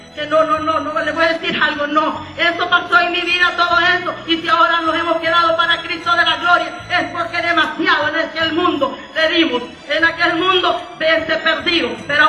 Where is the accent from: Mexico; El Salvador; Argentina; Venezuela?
El Salvador; moved away as an adult; soy del Salvador, bendito sea su nombre para siempre, aleluya, y me crié allá por una isla, y de allá tuve que dejar a mis hijos.